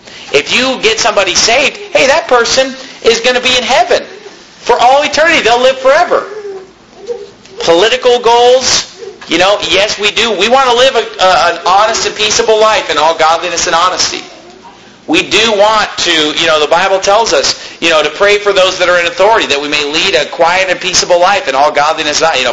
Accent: United States; I've done my part as an American to try to, you know, help our country

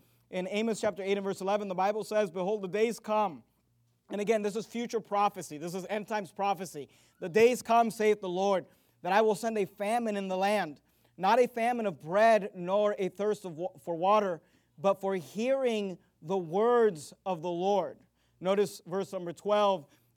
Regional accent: California, United States; Now, I grew up in California in the Bay Area. I grew up around a bunch of Mexican people and the Mexican culture.

